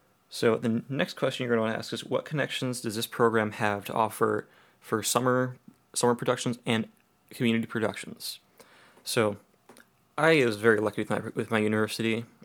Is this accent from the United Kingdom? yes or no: no; Minnesota, United States; born there; also born or lived in Wisconsin; I mean, yes, I was born in Minnesota, but I've been in Wisconsin for, like, when I was a freshman, for 15 years I've been there.